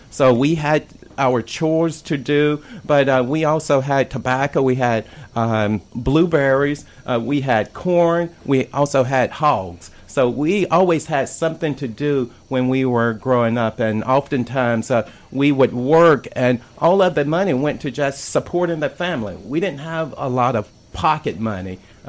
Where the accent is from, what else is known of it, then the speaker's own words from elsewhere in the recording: North Carolina, United States; I grew up on a farm in Sampson County, North Carolina.